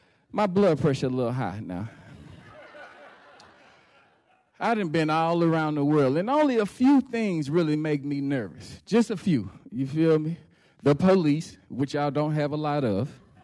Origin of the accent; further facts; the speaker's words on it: the South, United States; Because back in my day, where I used to live, I'm from the South, y'all. Jim Crow had this strong hand on me.